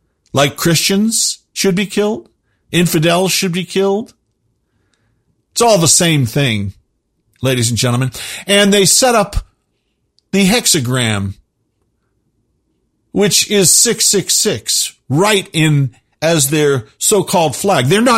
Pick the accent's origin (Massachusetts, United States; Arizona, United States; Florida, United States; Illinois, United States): Massachusetts, United States; Boston; See, I'm from Boston. When he says horns, that's not how Texans say horns.